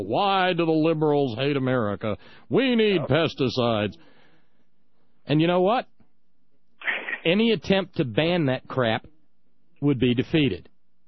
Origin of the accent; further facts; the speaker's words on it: United States; it's embarrassing to me as an American